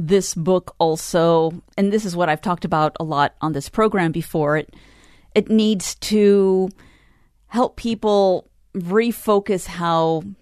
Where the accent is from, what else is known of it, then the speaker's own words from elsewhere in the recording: El Paso, Texas, United States; you're from the border, I'm from the border, I'm from El Paso, we know it as something completely different.